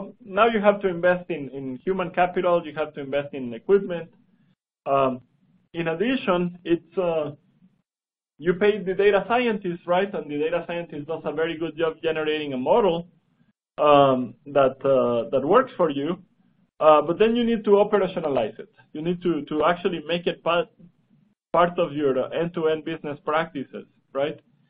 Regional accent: Guatemala; when I was a kid, and I am originally from Guatemala

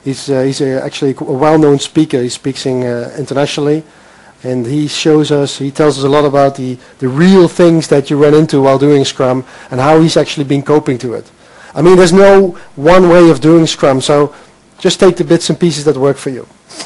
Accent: Netherlands; I'm obviously from the Netherlands.

